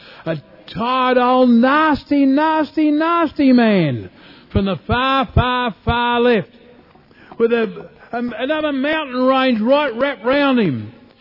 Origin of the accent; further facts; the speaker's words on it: Australia; Now, as an Australian, I felt proud that I was alive to go into the bicentenary.